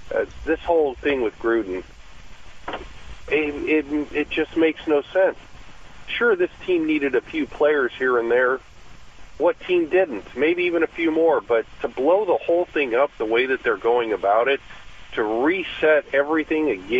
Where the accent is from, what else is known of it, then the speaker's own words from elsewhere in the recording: Oakland, California, United States; I was born in Oakland, born and raised in the East Bay, lifetime Raider fan.